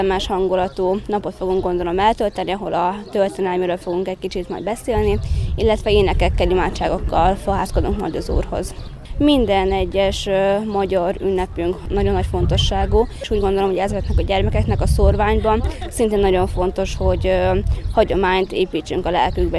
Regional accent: Vojvodina, Serbia; now in Deva, Romania; Szeptember óta Déván teszem szolgálatomat a Petőfi Sándor program keretein belül, egyébként pedig vajdasági származású vagyok.

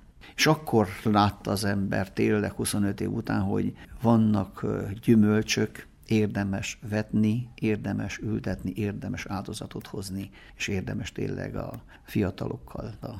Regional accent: Vice, Bistrița-Năsăud, Romania; moved away; Én a mezőségen születtem, Besztercen Aszút mezőjében, Vicén, egy akkor 600 lelkes katolikus faluba, tiszta magyar falu, ahol annak idején gyerekkoromban 98%-ba jártak templomba

